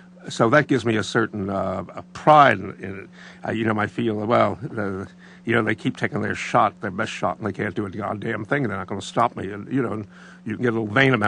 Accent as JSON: {"language": "English", "town": "Brooklyn", "region": "New York", "country": "United States", "tie": "born or raised there"}